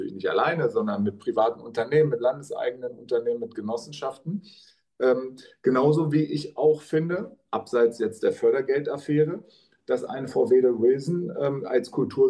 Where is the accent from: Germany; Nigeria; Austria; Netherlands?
Germany; Hanover, Lower Saxony; born there; now in Berlin, Germany; mein Geburtsort ist Hannover, auch da fühle ich mich sehr wohl. Aber jetzt bin ich wieder in Berlin